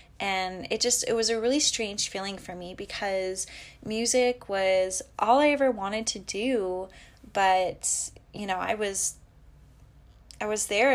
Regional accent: Canada; also born or lived in Los Angeles, United States; I'm from Canada. And I'm back living here in Canada now, but I was actually living in the US for the past 6 years, and I was pursuing my music career. I moved to Los Angeles in 2014

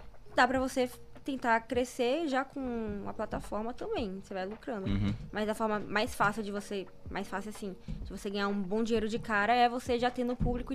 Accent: Salvador, Bahia, Brazil; Eu tenho 23 anos, sou natural de Salvador, Bahia.

